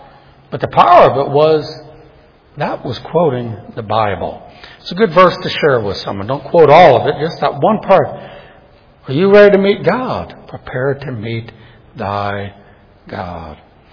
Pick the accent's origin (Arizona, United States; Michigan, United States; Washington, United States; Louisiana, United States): Louisiana, United States; New Orleans; I've told you when I was a boy, growing up in New Orleans, we'd often take little weekend trips to Mississippi or Alabama.